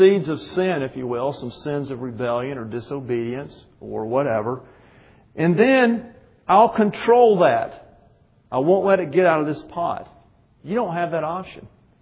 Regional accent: Georgia, United States; You know, and I grew up with kudzu. I'm from Georgia. I know all about kudzu.

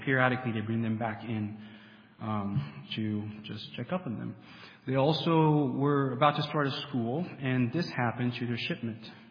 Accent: Haiti; I'm a 27-year-old missionary pilot mechanic serving the Lord with MAF in my home country, Haiti.

